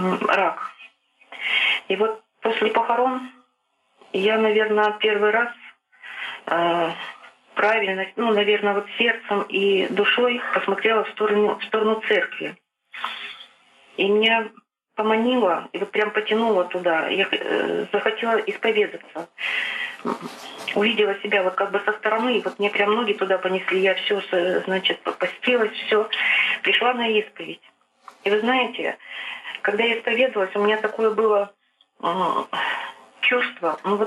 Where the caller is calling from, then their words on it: Chelyabinsk, Chelyabinsk Oblast, Russia; я звоню из Челябинска. У меня вот такой вопрос. Мне 53 года